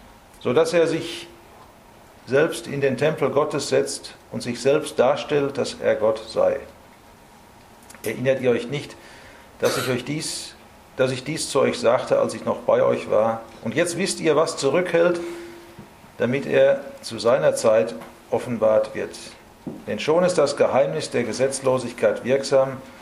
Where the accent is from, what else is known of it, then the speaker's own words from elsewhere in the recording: Wetter an der Ruhr, North Rhine-Westphalia, Germany; Ich komme aus Wetter an der Ruhr in Westfalen.